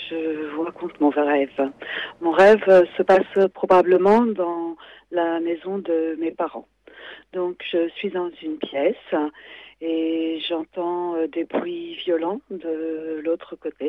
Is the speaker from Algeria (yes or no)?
no; Paris, Île-de-France, France; je suis parisienne, née à Paris, mais je suis saisonnière, donc j'ai l'habitude de bouger